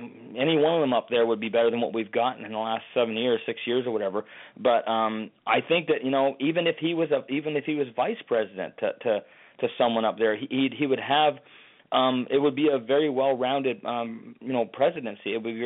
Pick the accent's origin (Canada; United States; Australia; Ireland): Canada; You know, I'm from Canada originally